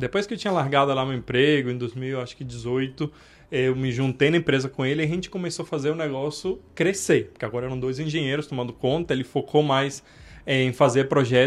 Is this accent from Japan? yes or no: no; Cuba; born there; Portuguese is a second language; com tudo que eu passei desde que eu nasci em Cuba, até minha vida